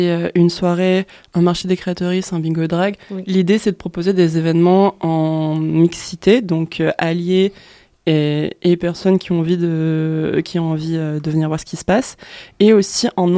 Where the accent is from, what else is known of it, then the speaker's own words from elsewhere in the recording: France; parce qu'on est français.